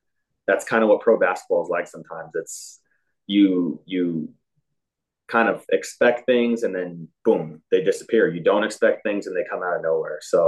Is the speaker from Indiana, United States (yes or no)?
yes; Indiana, United States; moved away as an adult; My first time not living in Indiana, not living within an hour of my hometown, my parents.